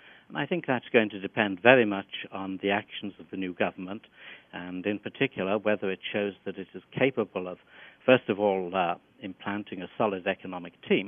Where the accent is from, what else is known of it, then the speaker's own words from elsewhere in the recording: United Kingdom; which I happen to know about because I am British